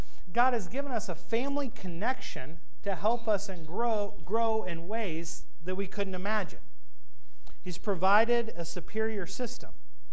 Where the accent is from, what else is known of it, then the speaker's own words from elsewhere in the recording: Ohio, United States; I'm from Ohio, but I still have good taste.